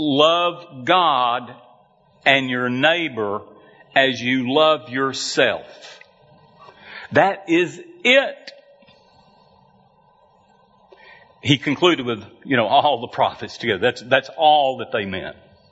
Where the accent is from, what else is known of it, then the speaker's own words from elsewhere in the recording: Lubbock, Texas, United States; I'm from Lubbock. You think this is the heart of redneckery? You're not even close. Give me the high plains of West Texas.